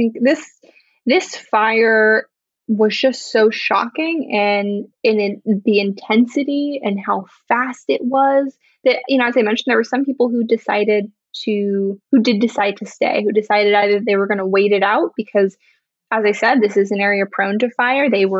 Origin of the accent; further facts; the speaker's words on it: Chico, California, United States; growing up in Chico, I knew that Paradise was this really beautiful place